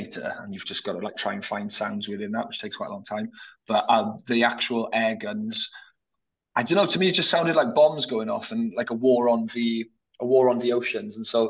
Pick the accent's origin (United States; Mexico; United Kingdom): United Kingdom; Swansea, Wales; because I'm from Swansea, a place in South Wales, which got bombed quite heavily during the Second World War